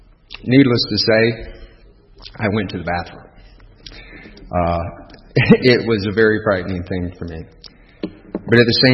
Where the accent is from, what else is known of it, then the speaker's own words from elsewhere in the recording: Fort Benning, Georgia, United States; born there; I'll start out by telling you that I was born in Fort Benning, Georgia. My dad's retired Army. And I moved quite a bit when I was a young man. By the time I was 20, I had moved 50 times.